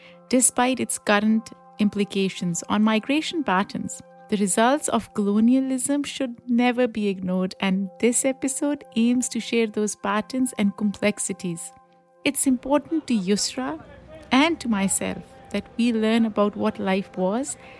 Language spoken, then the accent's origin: English; Pakistan; The Independence Day of Pakistan, my home country.